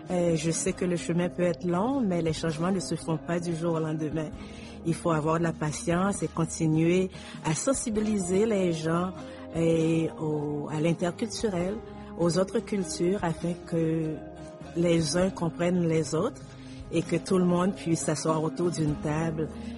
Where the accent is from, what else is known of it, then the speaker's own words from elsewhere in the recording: Haiti; now in Canada; Je suis arrivée d'Haïti en 1972, et parce qu'à l'époque, on parlait beaucoup de multiculturalisme, on savait qu'on acceptait les immigrants